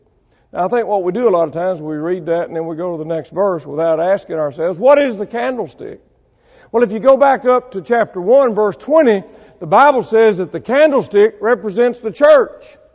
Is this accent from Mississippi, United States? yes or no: yes; Mississippi, United States; I'm from Mississippi.